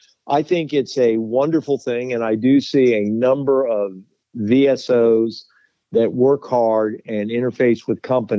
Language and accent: English; United States; So it really makes me proud as an American to see us step up to that after we got it so very wrong 50 years ago.